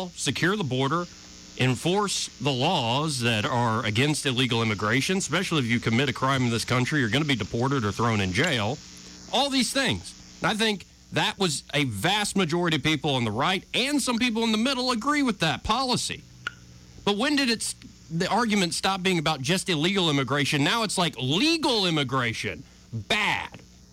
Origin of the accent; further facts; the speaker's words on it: United States; I know Americans. I am an American.